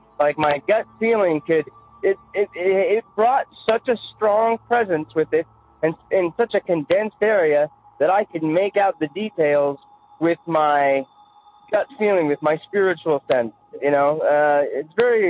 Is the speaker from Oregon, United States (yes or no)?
yes; Portland, Oregon, United States; I'm from Portland, Oregon.